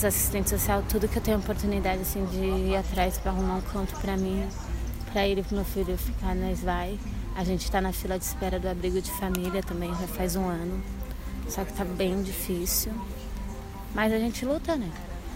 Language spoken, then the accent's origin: Portuguese; São Paulo, Brazil; Aqui em São Paulo, né? Eu sou de São Paulo.